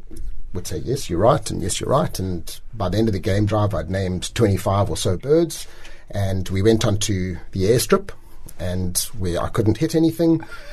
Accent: Johannesburg, Gauteng, South Africa; My parents, we grew up in Joburg. Well, I grew up in Joburg, and my parents were true city slickers, no sense of the bush.

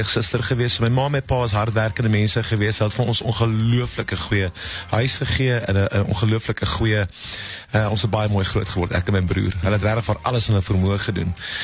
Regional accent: Port Elizabeth, Eastern Cape, South Africa; ek kom van 'n baie, baie nederige achtergrond af. Ek het groot geword in Port Elizabeth, aan die begin in 'n area wat jy op carte blanche sal sien.

